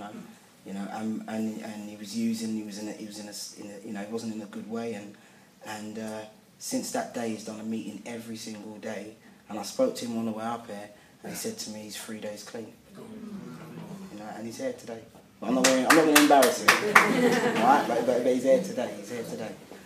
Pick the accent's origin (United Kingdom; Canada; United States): United Kingdom; London; Even though I'm a Londoner